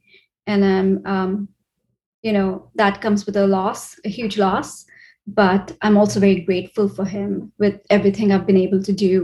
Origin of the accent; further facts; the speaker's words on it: India; moved away as an adult; Where I grew up in India, there aren't four seasons. I mean, there's monsoons, there's summer, there's winter, but you don't see the fall colors that you see here.